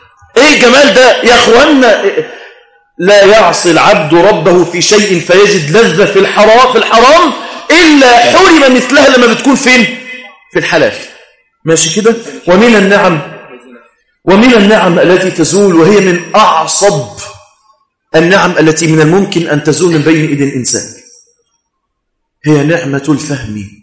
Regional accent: Mansoura, Dakahlia, Egypt; عندنا في المنصورة هنا اتقلب لوفاته

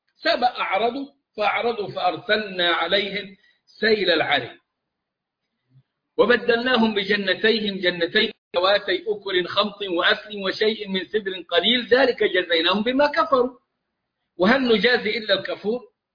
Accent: Egypt; وصارت عندنا في مصر لها يعني جانب كبير وحظ أوفر

